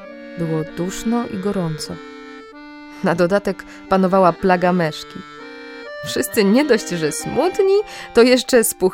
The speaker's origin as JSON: {"language": "Polish", "region": "Lower Silesian Voivodeship", "country": "Poland", "said": "Ja pochodzę z Dolnego Śląska."}